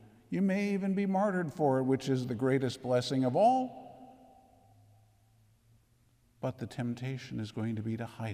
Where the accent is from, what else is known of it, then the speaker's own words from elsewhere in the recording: United States; born there; So yes, I am born an American and I will die that way.